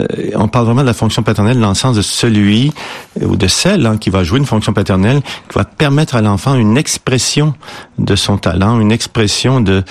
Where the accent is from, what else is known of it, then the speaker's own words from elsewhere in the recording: Quebec, Canada; now in Europe; chez nous au Québec beaucoup, un réseau d'entraide pour les femmes aussi